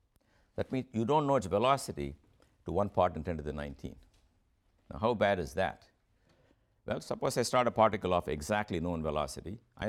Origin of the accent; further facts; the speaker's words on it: Cheshire, Connecticut, United States; This is my hometown, it's Cheshire, this is Yale, and this is the infamous Route 10.